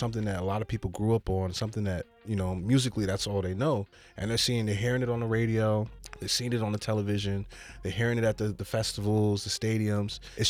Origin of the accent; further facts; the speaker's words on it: Plainfield, New Jersey, United States; So I'm from Plainfield, New Jersey. You know, I'm repping Jersey hard.